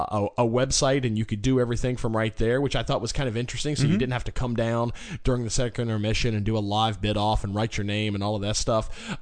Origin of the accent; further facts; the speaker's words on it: Raleigh, North Carolina, United States; And they knew that I was from Raleigh and all that stuff